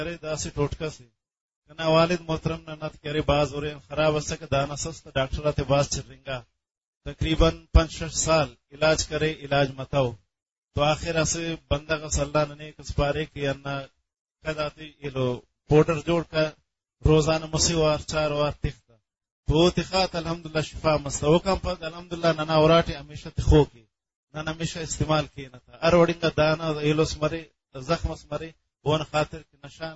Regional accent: Chagai, Balochistan, Pakistan; first language Balochi

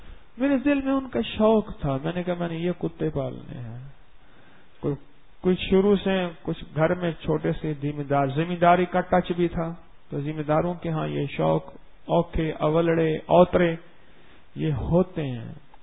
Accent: Pakistan; میں نے کہا جی میں پاکستان سے آیا ہوں یہاں پی ایچ ڈی کرنے کے لیے

